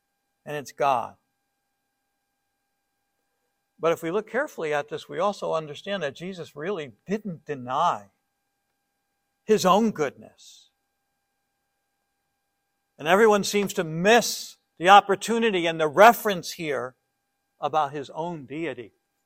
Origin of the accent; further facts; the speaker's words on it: United States; And I'm an American, and I think we're the greatest country that's ever existed on the face of the earth.